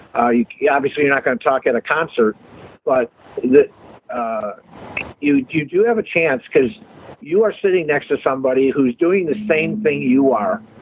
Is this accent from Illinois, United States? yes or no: yes; Chicago, Illinois, United States; I as I said, I'm from Chicago, and I was in town back in June